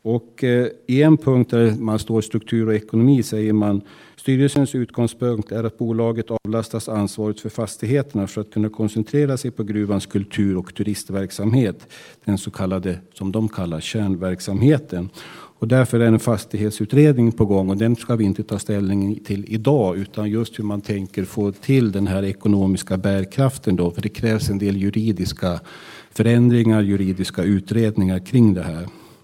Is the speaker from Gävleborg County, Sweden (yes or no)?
no; Sala, Västmanland County, Sweden; sa att jag var från Sala